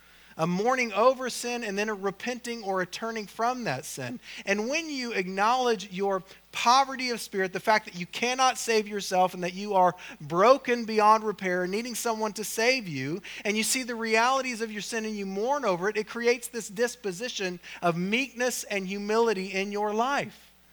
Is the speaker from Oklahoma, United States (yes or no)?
yes; Oklahoma, United States; I'd gone to the state fair a couple times when I grew up in Oklahoma, but other than that, I'd never been around a sheep.